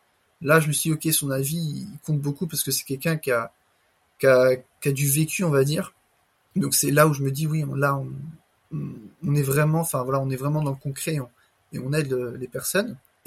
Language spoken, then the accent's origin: French; Le Mans, Pays de la Loire, France; moi-même, je suis du Mans